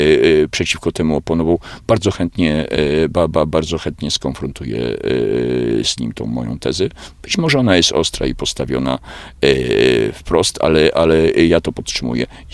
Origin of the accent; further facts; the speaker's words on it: Kraków, Lesser Poland, Poland; no jestem z Krakowa